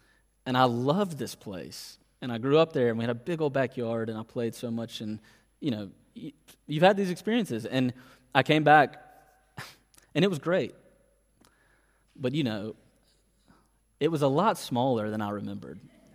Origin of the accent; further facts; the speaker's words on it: Natchez, Mississippi, United States; moved away as an adult; I grew up in Natchez, Mississippi, right on the Mississippi River in the deep south. It's a small tourist town. It's a beautiful little town. And I was there for 18 years.